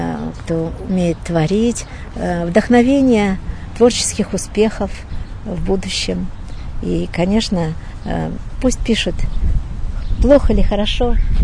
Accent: Yekaterinburg, Sverdlovsk Oblast, Russia; Родилась в Свердловске, Екатеринбурге. Вся жизнь здесь. Здесь все родное. Здесь моя родина.

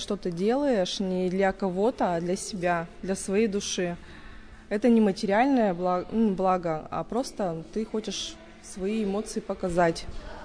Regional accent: Sredneuralsk, Sverdlovsk Oblast, Russia; сегодня здесь, в Среднеуральске, в родном городе.

